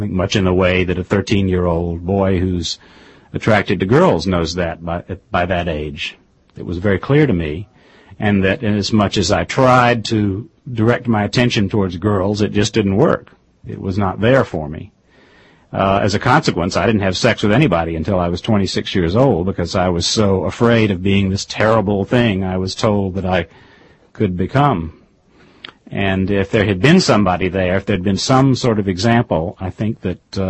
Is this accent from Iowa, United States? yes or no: no; Raleigh, North Carolina, United States; I grew up in Raleigh, North Carolina, yeah. Went to the University of North Carolina at Chapel Hill, was supposed to be a lawyer.